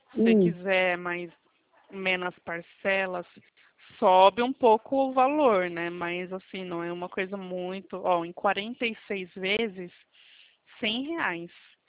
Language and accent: Portuguese; São Paulo, Brazil; eu sou de São Paulo.